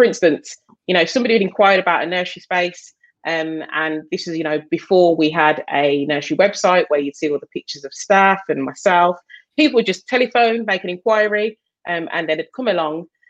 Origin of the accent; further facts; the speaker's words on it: Birmingham, West Midlands, United Kingdom; accent: Brummy; where I am, which is in Birmingham, if people can't tell by my Brummy 0121 accent